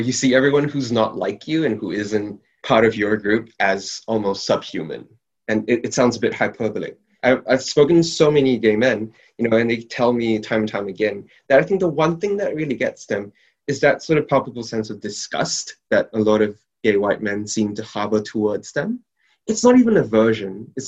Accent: Singapore; So I have a friend who's also from Singapore as I am. So I was born in Singapore.

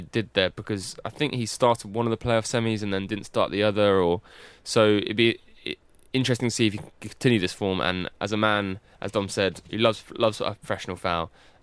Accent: London, United Kingdom; I'm from South East London.

